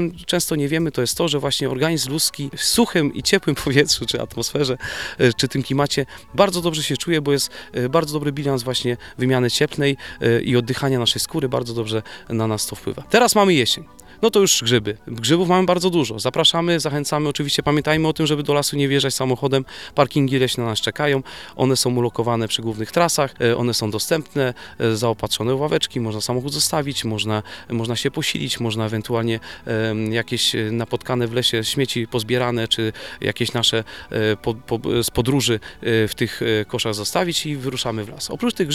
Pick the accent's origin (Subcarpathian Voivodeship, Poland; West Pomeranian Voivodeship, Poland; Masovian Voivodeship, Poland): Masovian Voivodeship, Poland; Łomianki; Sam jestem mieszkańcem, lasy dosyć dobrze znam z racji tego, że tutaj mieszkam od urodzenia